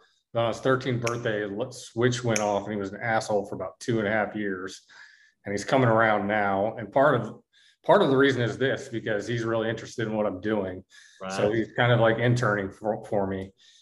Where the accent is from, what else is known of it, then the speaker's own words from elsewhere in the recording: Seattle, Washington, United States; also born or lived in Muskegon, Michigan / Missouri / Dallas / Houston; now in Alabama, United States; I'm in Alabama near Mobile, but closer to the beach. So I grew up in Seattle, kind of. Then my parents moved us to Missouri.